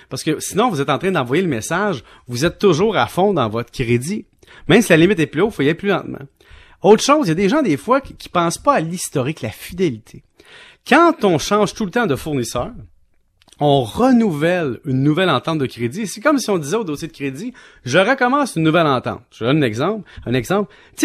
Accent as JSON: {"language": "French", "town": "Valleyfield", "region": "Quebec", "country": "Canada", "tie": "born or raised there", "said": "Moi, j'ai grandi à Valleyfield avec le Soleil."}